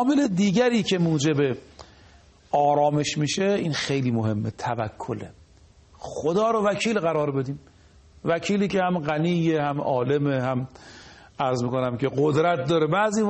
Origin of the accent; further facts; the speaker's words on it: Qom, Iran; یادمونه مثلا در محله ما، من بچه قم هستم دیگه